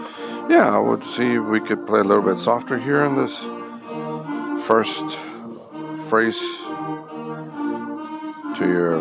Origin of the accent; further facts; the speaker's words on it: Rio Grande City, Texas, United States; I'm from Rio Grande City.